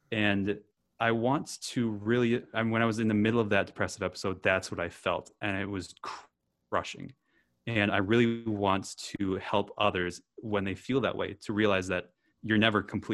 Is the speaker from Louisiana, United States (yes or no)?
no; Wisconsin, United States; Because, you know, I grew up in Wisconsin. There's not a whole lot of that to do.